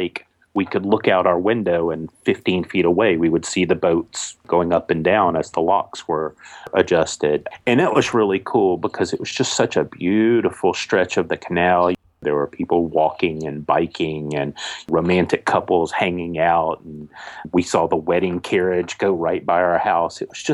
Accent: Southeast, United States; which was bizarre to me because I'm from the American Southeast and we don't have any of them.

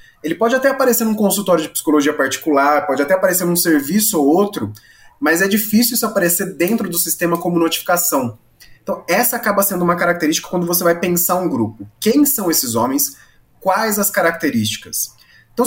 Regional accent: São Paulo, Brazil; Eu que sou do interior de São Paulo

